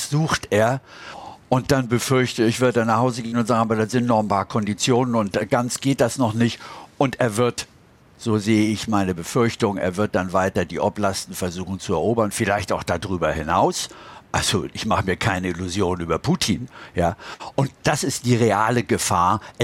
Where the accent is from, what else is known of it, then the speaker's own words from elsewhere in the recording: Kappel, Baden-Württemberg, Germany; ich schließe mit einer Erinnerung an meine Kindheit in Kappel bei Freiburg.